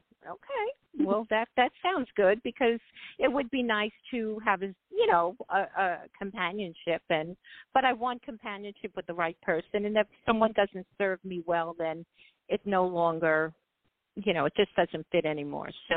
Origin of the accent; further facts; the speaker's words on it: Brooklyn, New York, United States; Yeah, well, I'm from Brooklyn, so that's sort of like Manhattan.